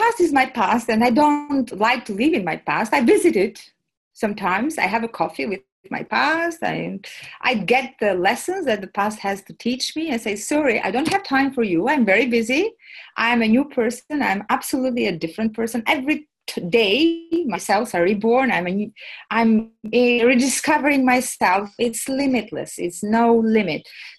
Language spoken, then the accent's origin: English; Albania; I created a big movement in Albania, because I'm from Albania.